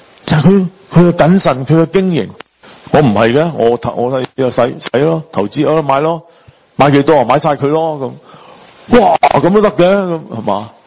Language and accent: Cantonese; China; 我哋中国人有时候好含蓄啊吓，咧卖花赚花香唔系几好嘅。